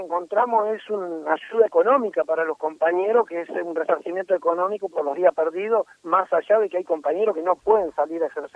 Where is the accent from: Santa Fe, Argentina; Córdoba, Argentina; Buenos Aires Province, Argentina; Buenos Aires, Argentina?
Santa Fe, Argentina; somos todos santafesinos